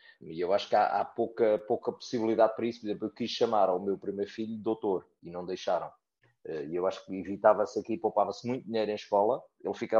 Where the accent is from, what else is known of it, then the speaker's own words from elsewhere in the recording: Angola; born there; Não, nasci em Angola, filho de pai angolano, avô angolano.